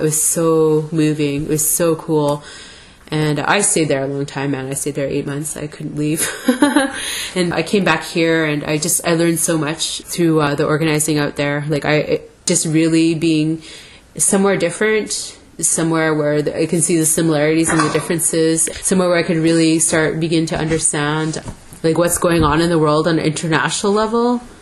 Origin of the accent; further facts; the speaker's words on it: Merritt, British Columbia, Canada; I'm from Merritt, BC, and Merritt historically is Nsulgamf and Okanagan.